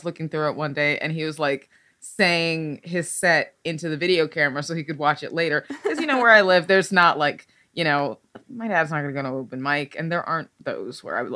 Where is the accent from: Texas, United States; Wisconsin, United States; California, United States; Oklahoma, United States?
Texas, United States; South Texas is where I grew up. Yeah. And my parents from Nigeria, but we grew up in South Texas.